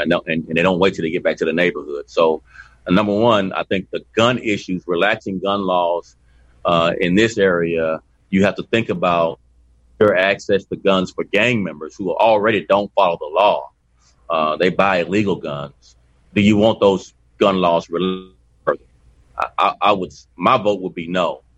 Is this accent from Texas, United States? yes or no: yes; Texas, United States; now in Chicago, United States; And yes, I am from Texas where damn near everybody's born with a gun